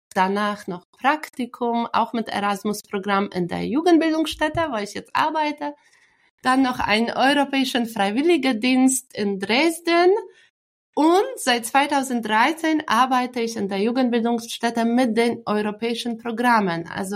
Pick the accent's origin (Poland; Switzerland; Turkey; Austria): Poland; German is a second language; moved away as an adult; now in Germany; ich bin in Polen geboren und aufgewachsen